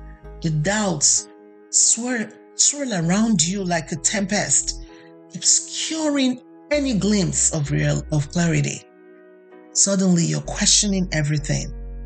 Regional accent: Nigeria; And as a Nigerian, when the new year comes, we always want to say Happy New Year.

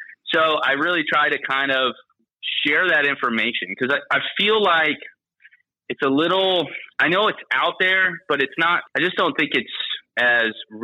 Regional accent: Tampa, Florida, United States; I grew up in Tampa and I always felt like there was kind of a bubble there.

